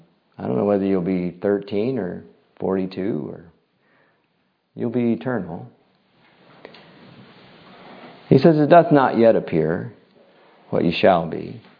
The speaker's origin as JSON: {"language": "English", "country": "United States", "tie": "born or raised there", "moved": "yes", "lives_now": "Canada", "said": "you're not a native of Canada. I grew up in the United States."}